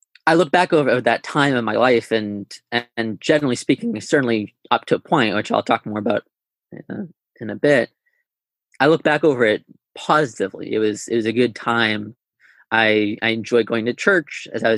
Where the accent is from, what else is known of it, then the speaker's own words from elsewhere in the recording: Independence, Missouri, United States; now in Guelph, Canada; I grew up mostly in Independence, Missouri, where I am actually currently waiting out this global pandemic with my family. But generally speaking, currently live in Guelph, Ontario, Canada.